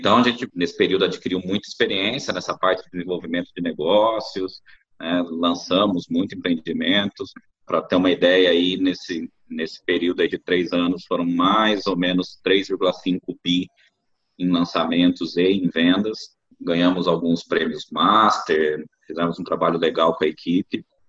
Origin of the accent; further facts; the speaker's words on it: São Paulo, Brazil; Eu fiz curso técnico em edificações lá em São Paulo, eu sou de São Paulo